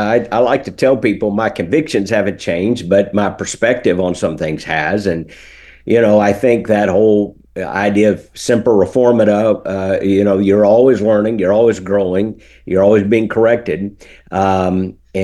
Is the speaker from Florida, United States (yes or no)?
yes; Florida, United States; Florida is home. I was born in Tampa and raised here in Pinellas County